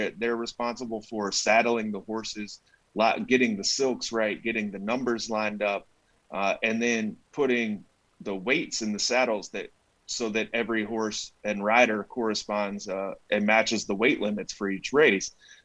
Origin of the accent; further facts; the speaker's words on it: Louisville, Kentucky, United States; I grew up in Louisville. I'm a horse racing fan.